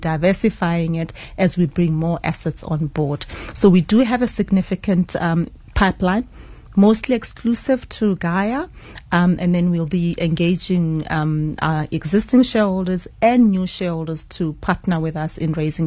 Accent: South Africa; because we are South African, it only made sense that we start at home

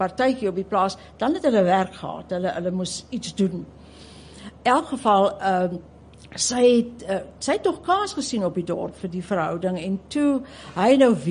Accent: Worcester, Western Cape, South Africa; Ek het op in die Skerpenheuvel distrik groot geword, in Woester. En ons het in die dorpskool gegaan, maar ons het ons vrye tyd op die plaas deurgebring.

